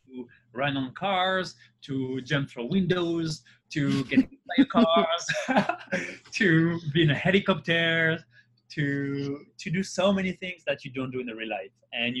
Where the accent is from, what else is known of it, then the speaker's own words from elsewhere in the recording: Paris, Île-de-France, France; I grew up around Paris, in Paris.